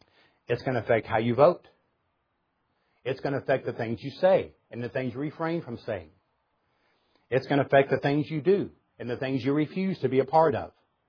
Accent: the South, United States; So this is where it really helps being the Southerner.

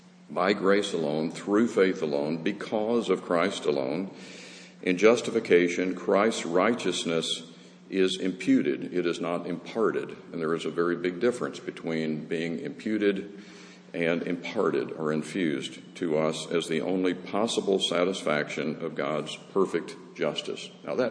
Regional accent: the South, United States; I grew up in the South, and we use the word persnickety.

